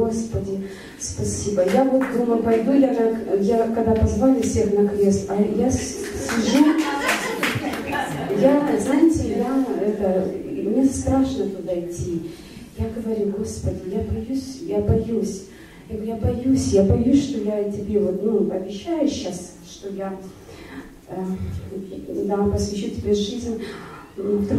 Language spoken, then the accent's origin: Russian; Kazakhstan; now in Vancouver, Canada; Я родом из Казахстана, а живу в Ванкувере.